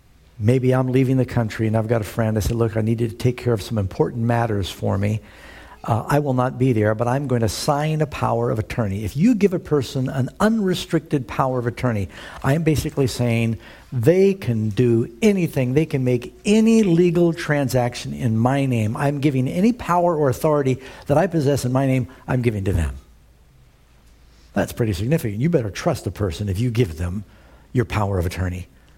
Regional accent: New York City, New York, United States; I kind of knew, you know, I grew up in New York City, I'm not a dummy.

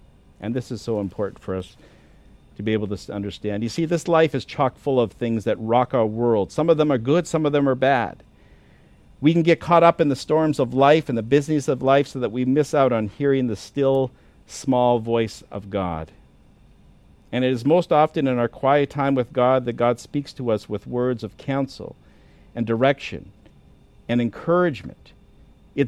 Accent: Canada; now in United States; I've experienced it a couple of times in the country that I was raised in Canada.

